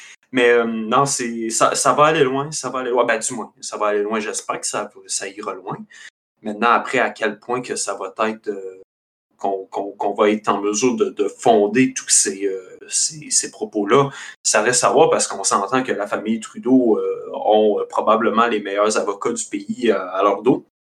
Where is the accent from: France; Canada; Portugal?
Canada; Quebec; je viens d'Outaouais